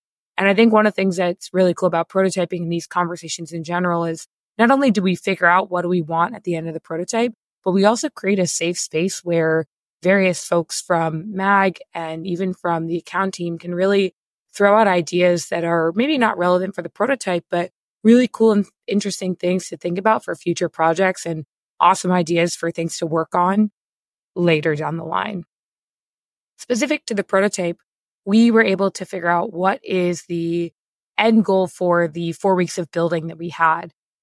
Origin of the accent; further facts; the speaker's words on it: London, United Kingdom; As a Londoner, I've actually traveled through Stansted